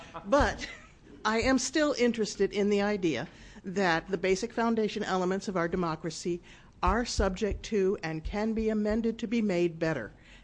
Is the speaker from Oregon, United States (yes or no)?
yes; Salem, Oregon, United States; from Salem. Paul Evans is my representative.